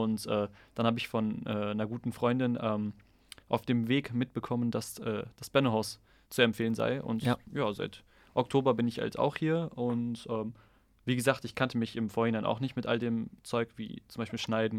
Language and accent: German; Osnabrück, Lower Saxony, Germany; Ja, also für all die Unwissenden, ich bin aus Osnabrück. Das liegt etwas weiter weg.